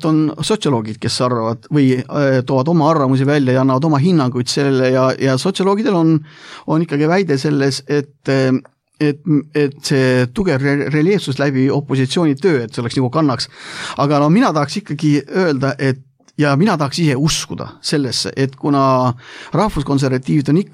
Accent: Kiili, Harju County, Estonia; ma olen siit samast Harjumalt Kiilivallast, see on üks väiksemaid valdu üldse meie Eestis

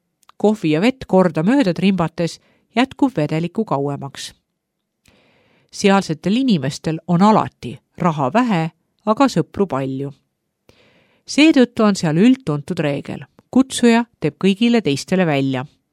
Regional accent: Bihać, Federation of Bosnia and Herzegovina, Bosnia & Herzegovina; Estonian is a second language; Kui plaanid muutuvad, lähen kusagile kohvikusse lugema. Mu kodulinnas Bihačis on mõnusaid istumiskohti iga nurga peal. Tallinnasse jõudes tabab mind kultuurisokk.

